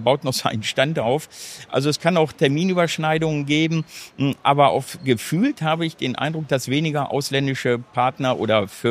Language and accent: German; Dortmund, North Rhine-Westphalia, Germany; Ich freue mich natürlich hier als Dortmunder und ich sage mal als Platzhirsch hier mit dir die Messe eröffnen zu dürfen.